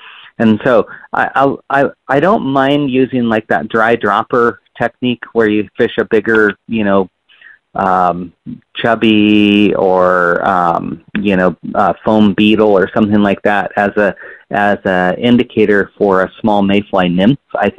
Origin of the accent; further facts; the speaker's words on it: Bend, Oregon, United States; as I grew up in Bend and used to fish a lot of kind of, you know, close to home places when the old mill district was actually the mill.